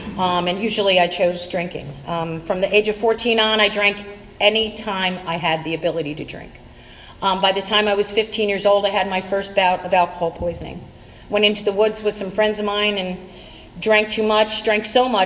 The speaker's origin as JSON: {"language": "English", "region": "New Jersey", "country": "United States", "said": "I am 53 years old. I'm originally from New Jersey. I come from a good family."}